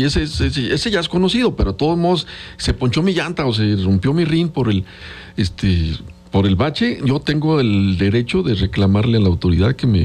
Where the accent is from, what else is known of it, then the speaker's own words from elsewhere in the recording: Pachuca, Hidalgo, Mexico; yo soy de Pachuca y de repente ando ahí por un bulevar ahí